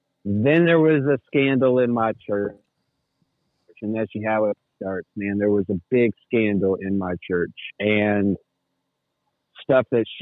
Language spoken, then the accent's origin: English; Hopkinsville, Kentucky, United States; I grew up in a fairly decent-sized town called Hopkinsville in Kentucky.